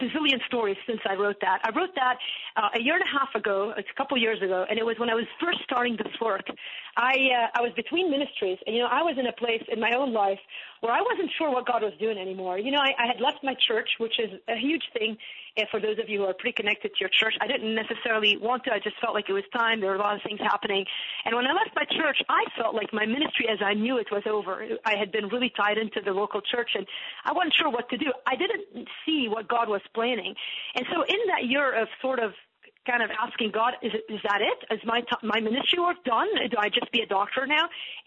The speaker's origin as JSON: {"language": "English", "town": "Beirut", "region": "Beirut Governorate", "country": "Lebanon", "tie": "born or raised there", "said": "So I grew up in Lebanon, in Beirut."}